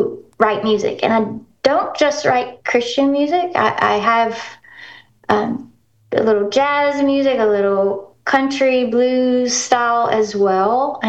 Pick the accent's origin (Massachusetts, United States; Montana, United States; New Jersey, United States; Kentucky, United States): Kentucky, United States; also born or lived in Tuscaloosa; I lived in Tuscaloosa, Alabama for a while. But I'm originally from Kentucky.